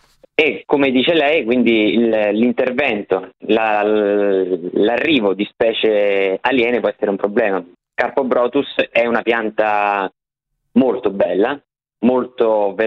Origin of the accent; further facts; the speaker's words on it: Rome, Lazio, Italy; Roma è piena di pappagalli, io sono di Roma